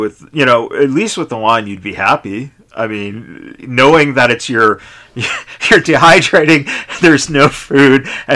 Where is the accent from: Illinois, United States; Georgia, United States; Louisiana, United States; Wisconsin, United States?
Illinois, United States; Chicago; also born or lived in California; now in Las Vegas, United States; having lived in California and, you know, Vegas now for almost 25 years combined, and growing up in Chicago